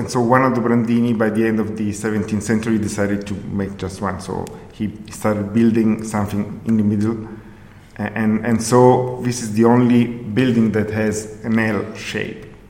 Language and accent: English; Florence, Tuscany, Italy; I was born in Florence, born and raised in Florence.